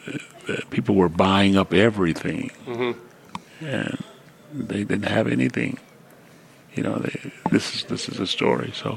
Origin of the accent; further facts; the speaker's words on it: Chicago, Illinois, United States; I said, I'm from Chicago, and I've watched you play, and I think you can help us.